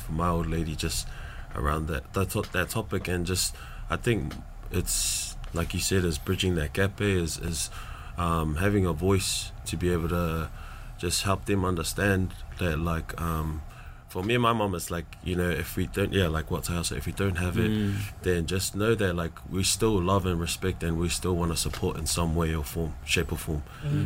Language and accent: English; New Zealand; yeah, it is harder than the raising it growing up in New Zealand and kind of fending for your family first